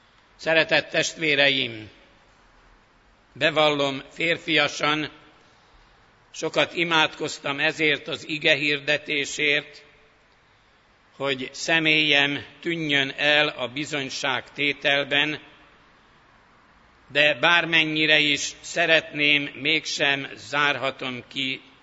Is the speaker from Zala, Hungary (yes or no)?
no; Budapest, Hungary; Kevés kivétellel majdnem mindenki tudja, hogy itt születtem, itt ennek a templomnak alaksorában kereszteltek meg, itt konfirmáltam. Lelkipásztori szolgálatomat is itt kezdtem, de azután 14 évig vidéken végeztem munkámat. Amikor hazahívott a gyülekezet ide Csillaghegyre